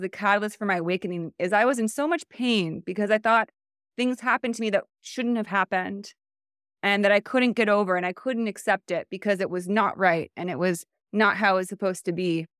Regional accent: Kansas, United States; But we grew up in Kansas. And I've always felt a tug to the West Coast.

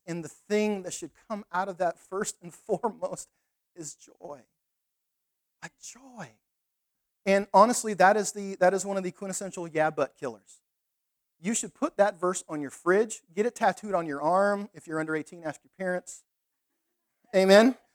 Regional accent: Canada; God help me, they have worse laws than we do here, and I'm a Canadian.

